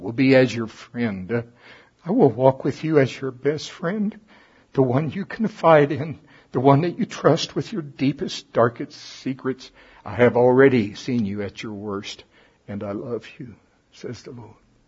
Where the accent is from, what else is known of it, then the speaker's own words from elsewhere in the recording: the South, United States; Well, I'm from the South. We serve bologna.